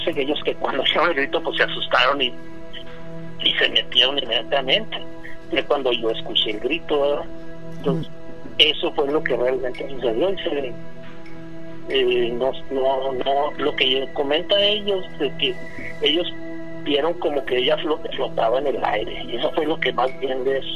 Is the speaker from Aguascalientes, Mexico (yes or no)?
yes; Aguascalientes, Mexico; born there; yo nací en Aguascalientes y en Aguascalientes he oído muchas historias